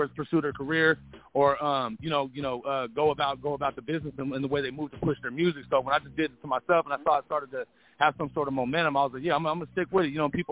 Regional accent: West Coast, United States; I mean, that's the sound I grew up on, man. You know, I'm from the West Coast, so, you know, that was pretty much the predominant sound I was growing up around.

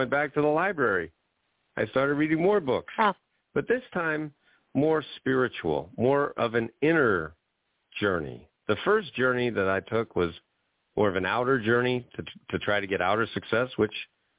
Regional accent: New Jersey, United States; born there; My father, I was born in New Jersey, and my dad had a job working in New York at a bank

